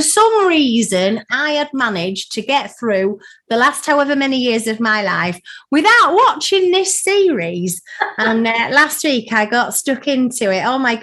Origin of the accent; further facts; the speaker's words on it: Ripon, Yorkshire and the Humber, United Kingdom; based very near my hometown of Ripon in North Yorkshire.